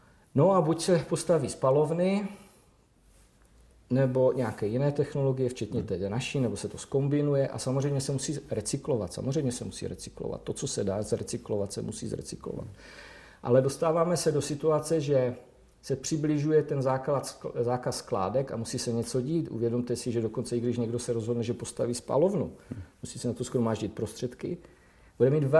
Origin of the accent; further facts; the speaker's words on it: Moravian-Silesian Region, Czechia; speciálně já jsem z Ostravska